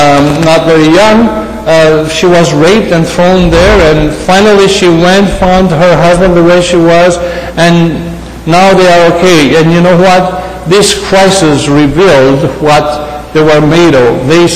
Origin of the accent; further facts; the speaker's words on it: Greece; Our characters, our backgrounds, I came from Greece, she came from Egypt, although both of us are Armenians